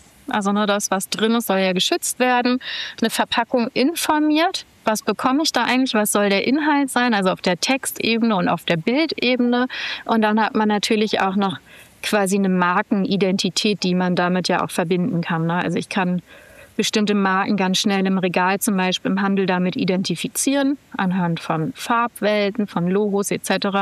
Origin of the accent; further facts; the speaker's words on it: Berlin, Germany; ich bin in Berlin aufgewachsen, bin eine echte Berliner Pflanze, wie man so schön sagt, dritte Generation und komme ursprünglich aus einer Juristenfamilie.